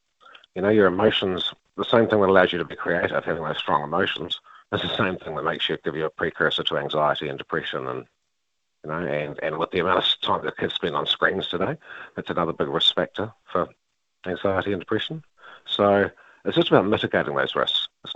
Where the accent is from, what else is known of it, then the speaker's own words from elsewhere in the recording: South Island, New Zealand; Oh, I'm Ngāti Kahu ki Whangaroa, up around Kyle. Like, I didn't grow up around there. That's just where I whakapapa into. Like lots of other people, I'm urbanised. I grew up in the South Island, so I'm a bit Te Waipounamu centric.